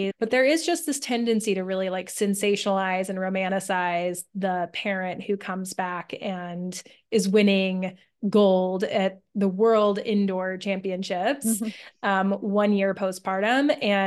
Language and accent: English; Southwest, United States; even though I grew up in the Southwest with like very dry air and high altitude